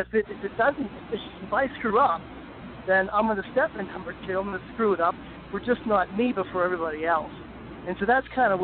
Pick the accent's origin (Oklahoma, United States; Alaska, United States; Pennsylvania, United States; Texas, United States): Pennsylvania, United States; Pittsburgh; I'm from Pittsburgh, and we didn't get the snow either